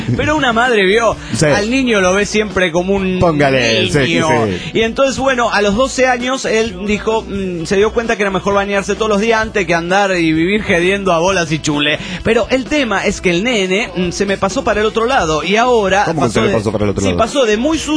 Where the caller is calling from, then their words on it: Juliaca, Puno, Peru; de Juliaca, Perú.